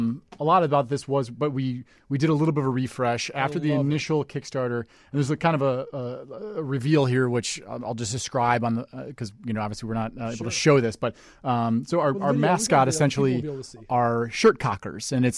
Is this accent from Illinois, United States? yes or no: yes; Chicago, Illinois, United States; And I'm from Chicago, and everyone, it's like, how have you never been?